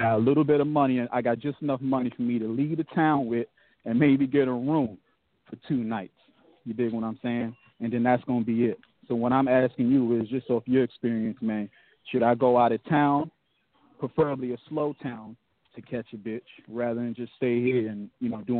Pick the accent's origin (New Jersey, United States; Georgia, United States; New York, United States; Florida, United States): New York, United States; I'm from New York, man, and it ain't like New York is slow.